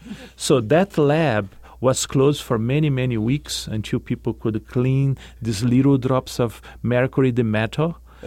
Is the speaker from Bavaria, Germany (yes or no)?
no; Cologne, North Rhine-Westphalia, Germany; I'm from Cologne.